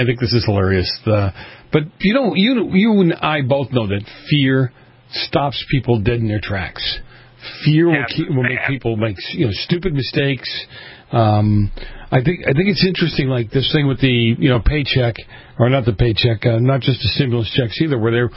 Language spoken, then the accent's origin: English; Boston, Massachusetts, United States; I come from Boston, a city that's ripe with corruption and what have you.